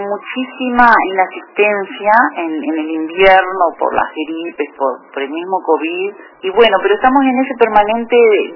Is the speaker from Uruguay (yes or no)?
yes; Uruguay; ¿viste cómo somos los uruguayos?